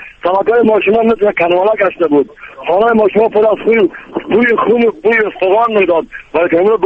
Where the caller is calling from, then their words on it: Afghanistan; حالا ما افغان هستم، از افغانستان هستم